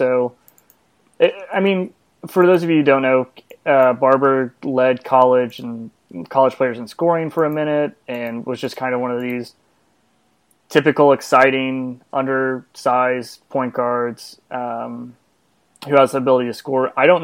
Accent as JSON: {"language": "English", "region": "Arkansas", "country": "United States", "tie": "born or raised there", "said": "Michael Qualls, who played college ball in my home state, University of Arkansas."}